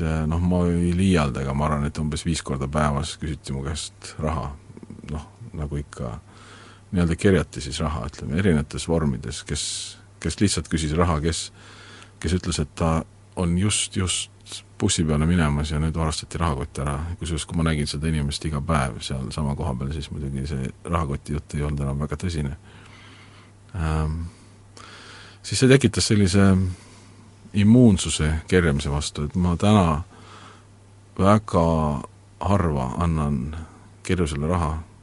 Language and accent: Estonian; Pärnu, Pärnu County, Estonia; also born or lived in Tartu; kuna ma olen Pärnust pärit ja Tartus hariduse omandanud